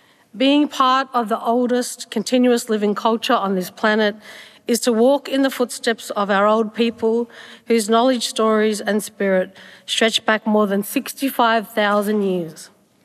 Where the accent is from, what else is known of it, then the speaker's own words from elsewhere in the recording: Shepparton, Victoria, Australia; I'm a proud Yorta Yorta, Wamba Wamba, Jaja Warang Dudurawa woman. I grew up on Yorta Yorta country as a little black girl down the south end of Shepparton.